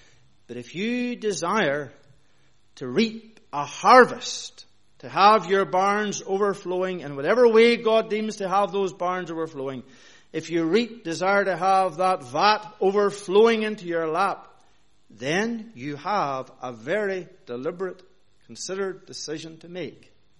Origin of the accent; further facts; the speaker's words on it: Northern Ireland, United Kingdom; But I grew up in Northern Ireland where there were acres and acres and acres of potatoes around the church that I worshipped in.